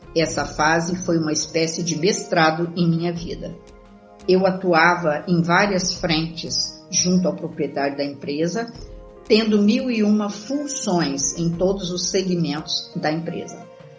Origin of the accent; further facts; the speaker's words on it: Vitória, Espírito Santo, Brazil; sou de Vitória, Espírito Santo, advogada, cerimonialista, palestrante